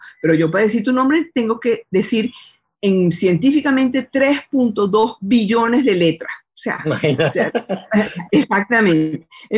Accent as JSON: {"language": "Spanish", "country": "Venezuela", "said": "Verdaderamente no es porque se trata de Venezuela y somos nosotros venezolanos"}